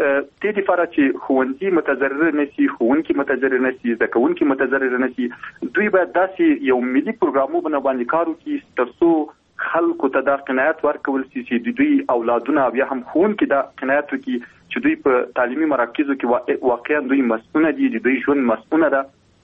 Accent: Logar, Afghanistan; موږ د خپل د لوګر ولایت یم

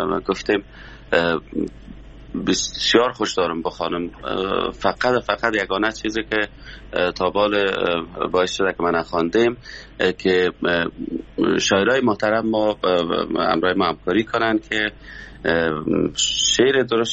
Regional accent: Afghanistan; من از افغانستان هستم و بر افغانستان زندگی کردیم

